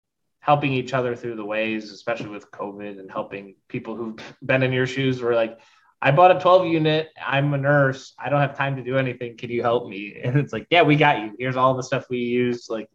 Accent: Michigan, United States; Not... I'm from Michigan. You got it. You nailed it.

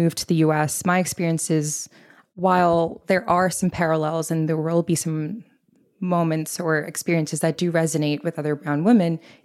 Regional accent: Bangkok, Thailand; moved away as an adult; also born or lived in Boston / Oxford; So I grew up in Bangkok, Thailand, lived there for 18 years and lived in a very Punjabi South Asian household. So grew up in a very multicultural, multilingual household already. Came to the US when I was 18 for college, Boston

